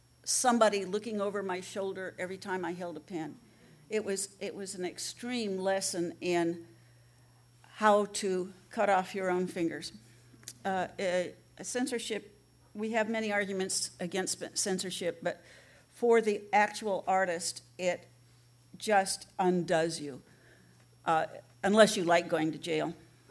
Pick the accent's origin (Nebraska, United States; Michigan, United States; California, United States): California, United States; Los Angeles; But I am born and raised in Los Angeles several generations